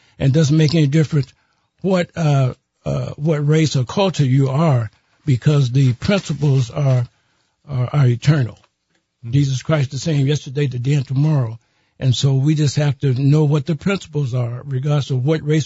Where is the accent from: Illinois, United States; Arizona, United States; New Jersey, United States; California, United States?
Illinois, United States; Chicago; as I contemplated what was going on in my hometown of Chicago, it really saddened me greatly.